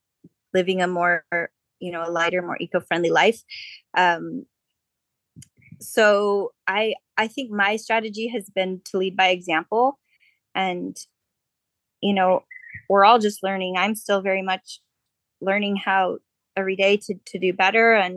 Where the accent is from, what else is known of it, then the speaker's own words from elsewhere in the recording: San Diego, California, United States; Yeah, I grew up in San Diego, between North County, for most of my young life, and a little bit in Point Loma area as well.